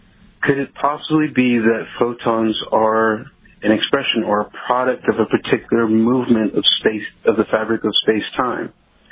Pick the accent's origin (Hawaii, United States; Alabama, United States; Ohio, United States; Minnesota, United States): Alabama, United States; Huntsville; I'm from Huntsville, Alabama, Rocket City.